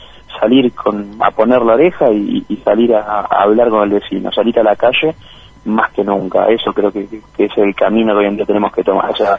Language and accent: Spanish; Buenos Aires, Argentina; now in Bariloche, Argentina; yo vivo en Lanús, soy de Buenos Aires, pero en este momento estoy en Bariloche